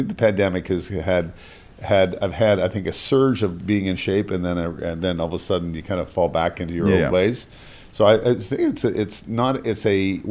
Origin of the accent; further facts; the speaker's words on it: Canada; So, yes, I'm incredibly proud Canadian.